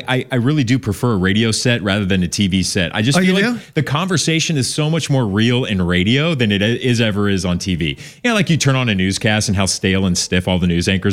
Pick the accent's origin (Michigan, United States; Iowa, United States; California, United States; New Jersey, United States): California, United States; Corona del Mar; I grew up in Corona del Mar, so in Laguna Beach. So this is my hometown.